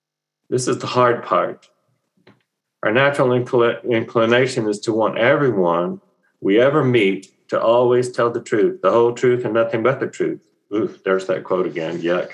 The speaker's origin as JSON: {"language": "English", "town": "Memphis", "region": "Tennessee", "country": "United States", "tie": "born or raised there", "said": "Growing up in Memphis, Tennessee, as a young kid, I attended the same school as someone who became much more famous than me."}